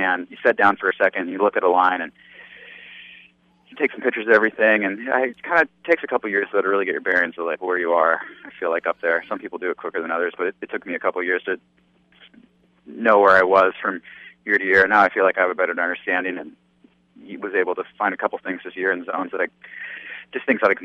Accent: Washington, United States; we're in Washington, my home state.

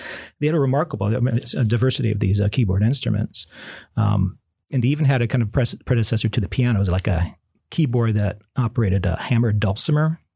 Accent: Fairbanks, Alaska, United States; I was born in Fairbanks. Yeah. I was raised there, and I learned to play the piano early age, 4 or 5

